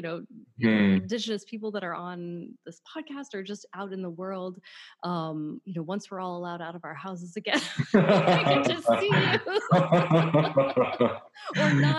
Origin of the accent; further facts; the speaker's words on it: Rochester, New York, United States; Cause I grew up in Rochester.